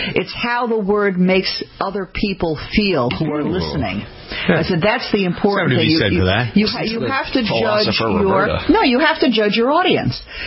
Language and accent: English; New York, United States; I'm from New York. What do you think?